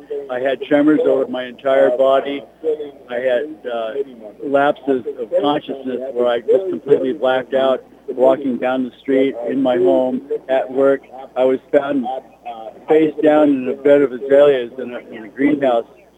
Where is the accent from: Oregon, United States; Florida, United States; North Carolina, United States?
Oregon, United States; Lebanon; I'm from Lebanon, Oregon. I'm a disabled vet.